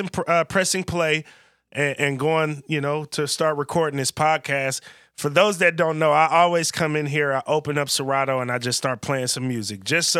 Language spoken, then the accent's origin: English; Vallejo, California, United States; And I'm from Vallejo, California, and it's a song called